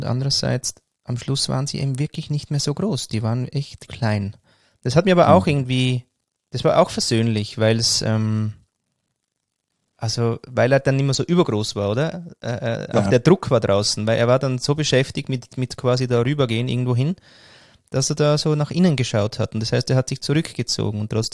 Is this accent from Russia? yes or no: no; Vienna, Austria; Also ich war ja ein Jahr in Wien und ich war noch nie so allein wie in dem Jahr in meiner Heimat.